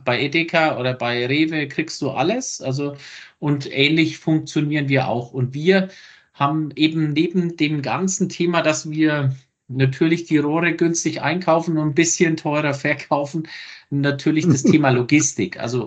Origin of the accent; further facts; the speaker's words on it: Bavaria, Germany; Ich komme aus Unterfranken. Das macht nichts, ne, sagen manche. Ist zwar noch in Bayern, aber ziemlich im Norden.